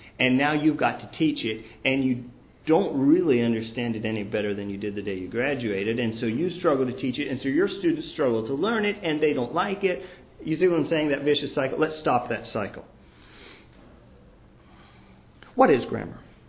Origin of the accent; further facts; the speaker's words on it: the South, United States; I come from the South, where our grammar ain't all that great, so if you hear me slip up, that's just the way it is.